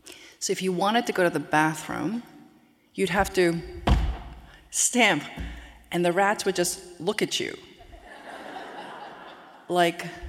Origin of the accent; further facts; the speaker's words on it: South Korea; born there; English is a second language; I was born in South Korea. English was my second language.